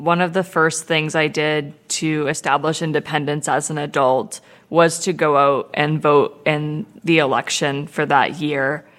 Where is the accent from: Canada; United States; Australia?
Canada; I think it's a responsibility as a Canadian to go